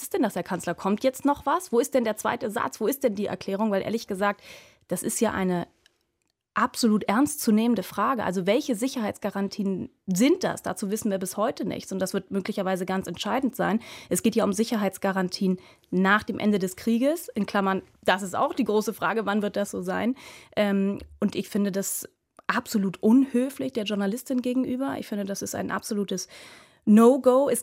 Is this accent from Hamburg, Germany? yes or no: yes; Hamburg, Germany; ich komme selbst aus Hamburg, darum darf ich das sagen, als typischen unterkühlten Hanseaten.